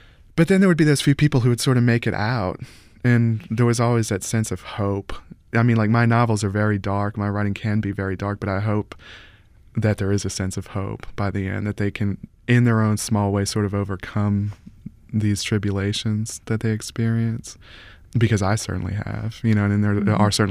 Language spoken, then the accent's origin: English; Folsom, Louisiana, United States; I grew up in a place very similar to the places I write about. I grew up in Folsom, which is not far from Sun and Bogalusa.